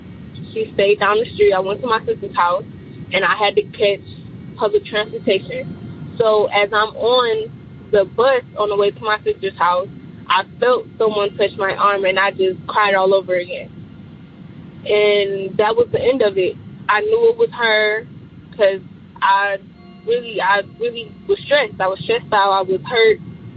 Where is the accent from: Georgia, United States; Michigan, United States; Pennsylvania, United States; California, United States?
Michigan, United States; Detroit; I'm from Detroit.